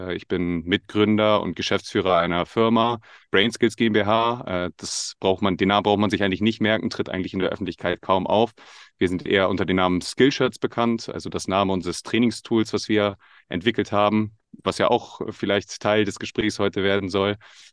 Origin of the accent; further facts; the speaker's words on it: Hamburg, Germany; Ich bin 30 Jahre alt. Ich komme aus Hamburg.